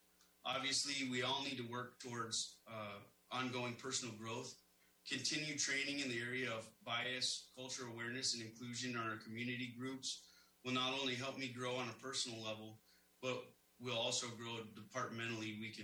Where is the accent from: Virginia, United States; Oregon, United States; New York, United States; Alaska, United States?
Alaska, United States; Fairbanks; I was born and raised here in Fairbanks. I grew up in this unique culture that is interior Alaska.